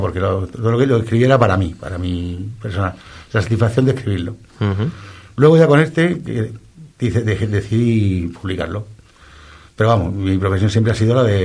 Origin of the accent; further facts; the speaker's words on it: Santiago de la Ribera, Region of Murcia, Spain; Soy de Santiago de la Ribera y estudié Derecho